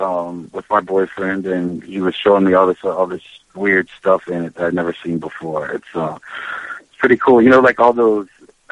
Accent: West Virginia, United States; But I was raised in West Virginia, and my mother's a little bit, he has a southern accent, so she turned

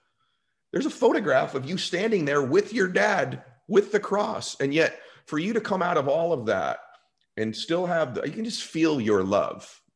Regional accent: California, United States; Here's how I grew up. I grew up in California. So, you know, I grew up around everybody.

